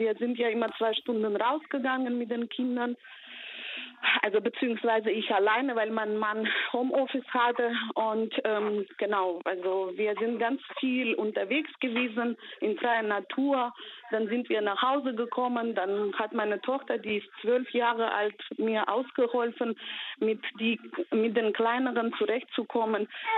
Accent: Georgia; Also ich komme aus Georgien, deshalb meine Mutter lebt in Georgien.

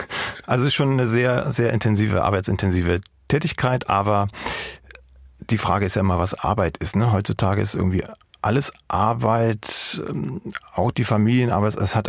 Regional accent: Johanngeorgenstadt, Saxony, Germany; also born or lived in Freiberg; Ich komme ja aus dem Erzgebirge, bin gebürtiger Freiberger, lange Jahre in Johanngeorgenstadt gelebt als Kind, also mitten im tiefsten Westerzgebirge.

